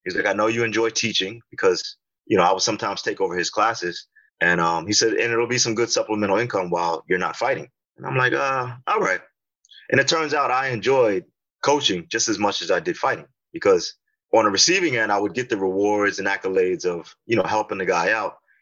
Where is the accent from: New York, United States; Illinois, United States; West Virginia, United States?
New York, United States; Massapequa; I grew up in Long Island.